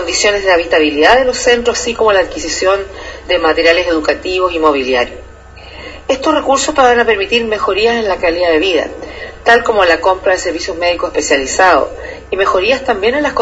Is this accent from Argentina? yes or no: no; Chile; la verdad que impresionan y generan dolor, ¿no?, como chilenos y chilenas.